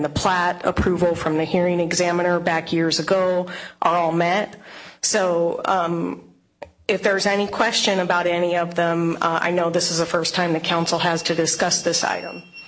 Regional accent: Black Diamond, Washington, United States; born or raised there; now in Bellevue, United States

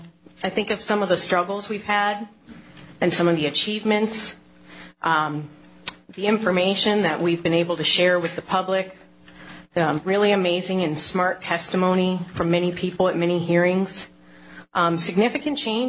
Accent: Black Diamond, Washington, United States; now in Bellevue, United States; I live in Bellevue, Washington, and I was born and raised in Black Diamond.

